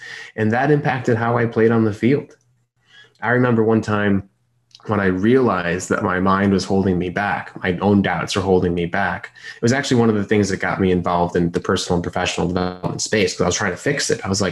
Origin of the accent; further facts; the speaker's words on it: Chicago, Illinois, United States; He wasn't from the U.S. I was born and raised in Chicago, or near Chicago, but played soccer pretty much my whole youth.